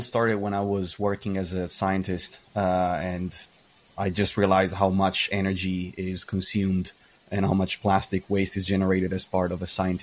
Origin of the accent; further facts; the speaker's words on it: Italy; now in United Kingdom; I am originally from Italy, and I've been in the UK for about 11 years.